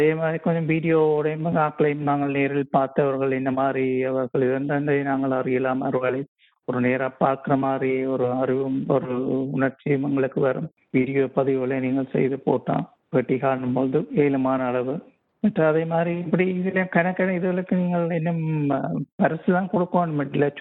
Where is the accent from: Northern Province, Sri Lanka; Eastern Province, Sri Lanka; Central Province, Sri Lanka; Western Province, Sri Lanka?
Northern Province, Sri Lanka; Ezhalai; born there; இலங்கையில் யாழ்ப்பாணத்தை யாழ்ப்பாணம் வந்து ஏழாலை என்ற இடத்தில் பிறந்தேன்.